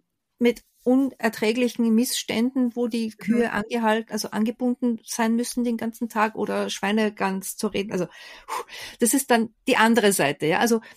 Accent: Salzburg, Austria; Ja, also ich stamme ja ursprünglich aus dem vom Land Salzburg, aus einem

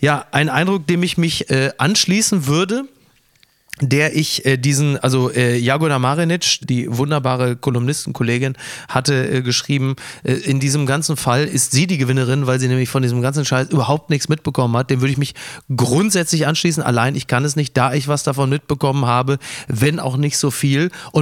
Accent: Castrop-Rauxel, North Rhine-Westphalia, Germany; ich komme aus Castrop-Rauxel

